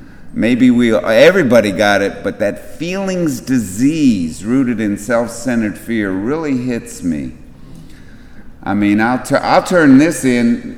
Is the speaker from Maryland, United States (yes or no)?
yes; Kensington, Maryland, United States; I'm from Kensington, Maryland, not far away. Took the metro in.